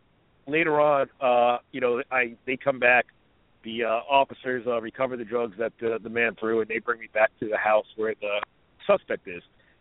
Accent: New Jersey, United States; And I'm from New Jersey originally.

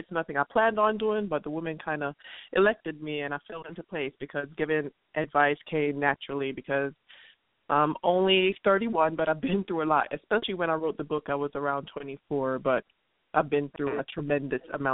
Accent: Jamaica; moved away as an adult; also born or lived in Brooklyn, United States / Florida, United States; now in United States; Sounds like the color, but … I was born in Brooklyn, New York, but raised in Jamaica. Spent most of my adult life in Florida, so I traveled quite a bit.

